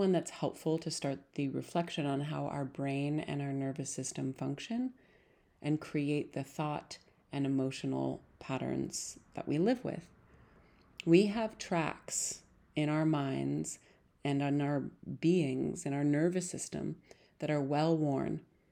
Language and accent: English; Montana, United States; Growing up in Montana, we cross-country skied a lot. We actually could cross-country ski right out the front door.